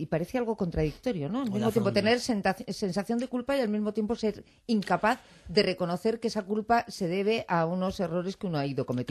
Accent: Bilbao, Basque Country, Spain; porque yo también soy de Bilbao

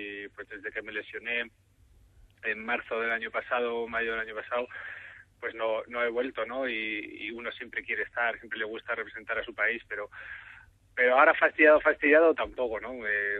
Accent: Madrid, Community of Madrid, Spain; que se va a jugar también en Madrid, de donde soy yo, en casa.

